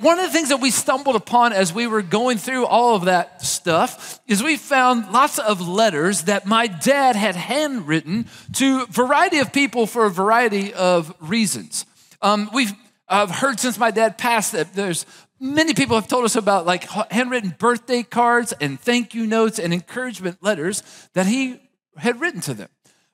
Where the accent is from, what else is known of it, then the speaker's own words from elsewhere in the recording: Maysville, United States; my siblings and I met in my hometown of Maysville